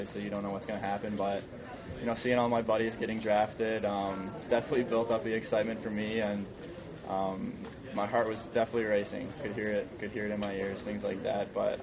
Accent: Minnesota, United States; Well, growing up in Minnesota, it's kind of religion there, much like it is in Winnipeg, I'm sure.

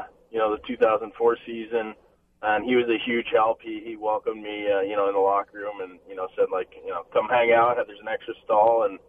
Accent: United States; And really, I didn't know anything about it, being an American goalie.

